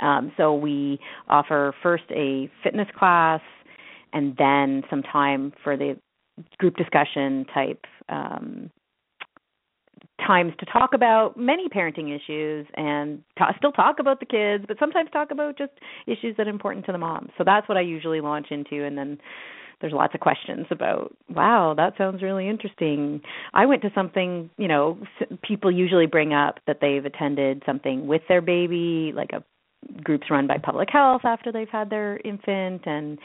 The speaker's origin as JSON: {"language": "English", "town": "Halifax", "region": "Nova Scotia", "country": "Canada", "tie": "born or raised there", "lives_now": "Toronto, Canada", "said": "I grew up in Halifax, Nova Scotia. And I'm the oldest of four siblings"}